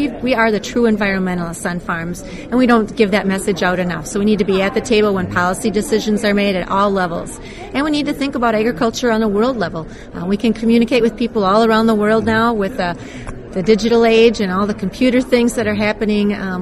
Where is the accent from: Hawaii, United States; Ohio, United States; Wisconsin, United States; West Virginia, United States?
Wisconsin, United States; Watertown; I'm from Watertown, Wisconsin, and I have a dairy farm there with my husband Lloyd and our young partner Tim Strobel.